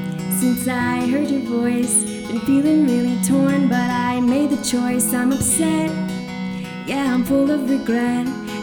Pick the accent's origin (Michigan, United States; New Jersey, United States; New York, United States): New York, United States; Buffalo; now in Goshen, United States; I'm from Buffalo originally. I live in Goshen.